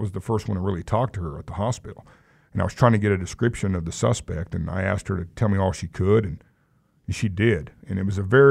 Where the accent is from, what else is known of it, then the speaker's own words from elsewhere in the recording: Wichita, Kansas, United States; I mean, this is my city, you know, and I'm proud of Wichita.